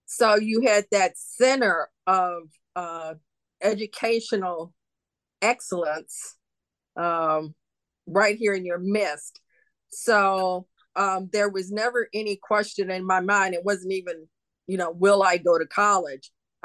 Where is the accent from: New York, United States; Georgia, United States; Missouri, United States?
Georgia, United States; Atlanta; I was born in 1951 in Atlanta, Georgia.